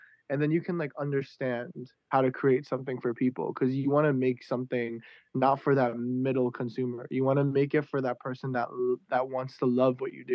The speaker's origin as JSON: {"language": "English", "town": "Long Island", "region": "New York", "country": "United States", "tie": "born or raised there", "said": "Because I grew up in Long Island, and Long Island is pretty dope."}